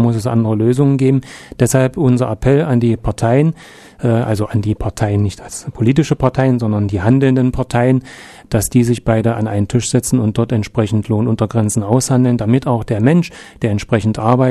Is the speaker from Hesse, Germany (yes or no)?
no; Quedlinburg, Saxony-Anhalt, Germany; Also ich bin geboren in Quedlinburg, 1964, bin dort auch aufgewachsen, zur Schule gegangen, Gymnasium besucht, also früher hieß es ja noch EOS.